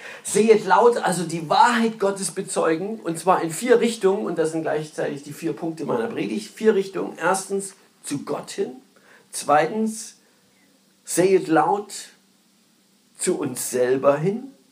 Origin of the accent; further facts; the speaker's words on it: Saxony, Germany; Ich stamme ja aus Sachsen und da gab es in unserem Dorf ein Dorfkino.